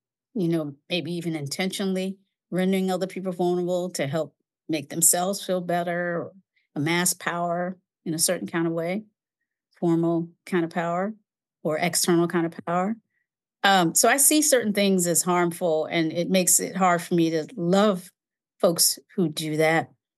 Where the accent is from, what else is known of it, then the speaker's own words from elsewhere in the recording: Kinston, North Carolina, United States; as a little girl growing up in Kinston, North Carolina, born, I proudly named the year as 1967